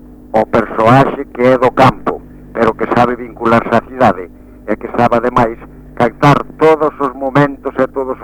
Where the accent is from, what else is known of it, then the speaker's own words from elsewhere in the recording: Castro de Riberas de Lea, Galicia, Spain; born there; Yo nací en Castro de Riberas de Lea, que para mí es el povo más hermoso del mundo.